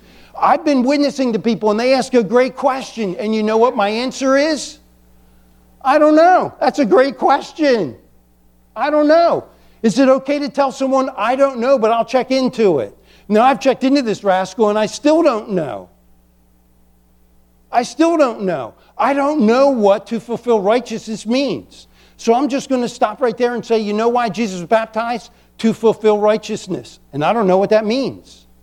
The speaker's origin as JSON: {"language": "English", "region": "Chesapeake Bay", "country": "United States", "tie": "born or raised there", "said": "The Chesapeake Bay is bigger than it is, okay? And I grew up on the Chesapeake Bay."}